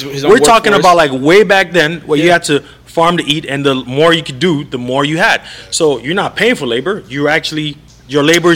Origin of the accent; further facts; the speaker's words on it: United States; born there; I mean, I'm in America. I was born in America.